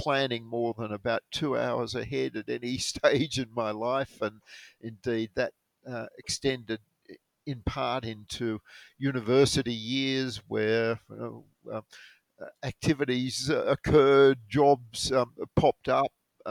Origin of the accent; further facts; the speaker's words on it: Canberra, Australian Capital Territory, Australia; Margaret, I was born in Canberra, and indeed I have a connection extending even longer. My father was born in Canberra in 1920